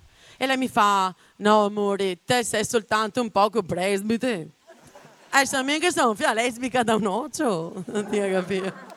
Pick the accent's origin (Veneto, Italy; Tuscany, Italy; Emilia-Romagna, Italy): Veneto, Italy; Venice; Ma solo perché sono di Venezia, è per quello.